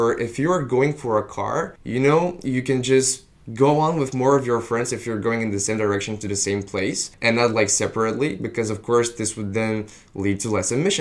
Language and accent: English; Bulgaria; English is a second language; I come from Bulgaria and there, it's really nice weather. It's really warm.